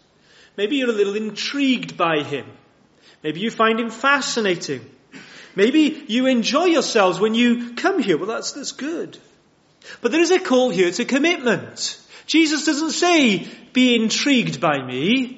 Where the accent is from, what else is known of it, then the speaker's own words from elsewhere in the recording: Cardiff, Wales, United Kingdom; And I'm from Cardiff.